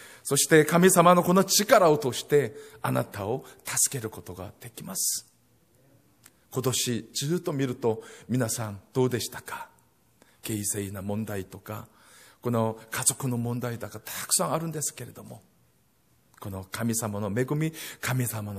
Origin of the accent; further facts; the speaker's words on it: Singapore; Japanese is a second language; 私たちシンガポール人がシンガポールに戻った時にも、この教会のためにお祈りします。